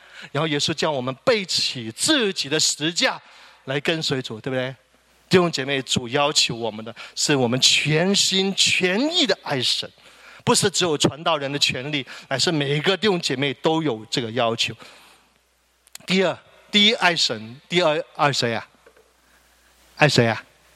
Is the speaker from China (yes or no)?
yes; China; 因为啊，我们中国人一早 一早就发明有一句成语叫机不可失，有没有？